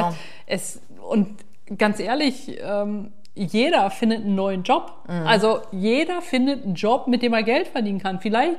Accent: East Germany, Germany; Also ich bin ja auch in der DDR groß geworden

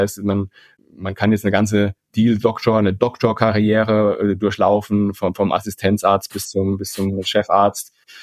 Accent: Rhineland-Palatinate, Germany; born there; Also ich bin ja als gebürtiger Pfälzer Fan vom 1. FC Kaiserslautern.

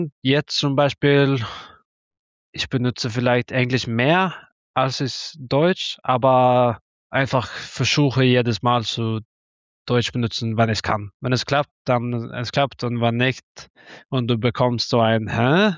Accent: Tønsberg, Vestfold, Norway; German is a second language; Ja, weil ich komme aus Tönsberg und hat ungefähr so 60.000 Einwohner.

